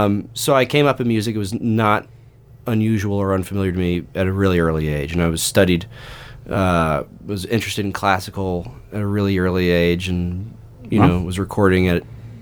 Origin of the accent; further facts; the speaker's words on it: Hendersonville, Tennessee, United States; So I'm from Hendersonville, which is just 20 minutes north of Nashville.